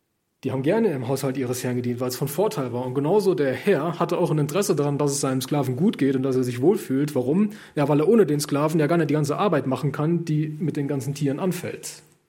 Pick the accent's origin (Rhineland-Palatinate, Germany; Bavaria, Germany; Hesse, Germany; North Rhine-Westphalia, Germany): North Rhine-Westphalia, Germany; now in Saarland, Germany; Ich komme aus Nordrhein-Westfalen. Im Saarland anzukommen, ist tatsächlich eine Hürde.